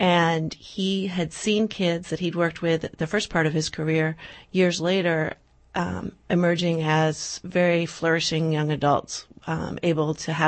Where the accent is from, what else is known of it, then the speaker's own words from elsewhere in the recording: New Jersey, United States; Well, I grew up in New Jersey, and I was in journalism for 20 years.